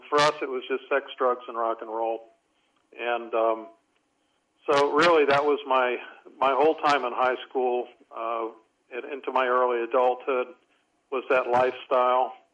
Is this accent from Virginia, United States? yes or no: no; Washington, District of Columbia, United States; Oddly enough, I'm from Washington, D.C. area